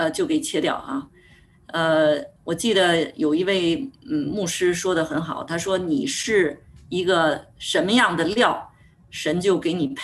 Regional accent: Beijing, China; 我是北京人啊，又是独生子女，从小就没有人约束过我啊。

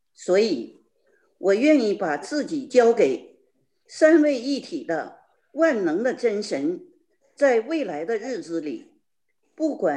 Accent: Shenyang, Liaoning, China; now in Chicago, United States; 我是2019年10月，从我的故乡沈阳来到美国芝加哥探亲的。

